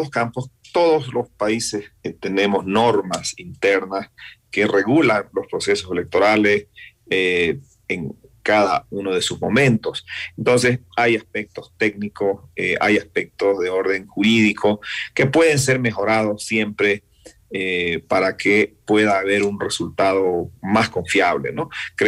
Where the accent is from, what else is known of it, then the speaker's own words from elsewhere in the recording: Bolivia; yo soy de Bolivia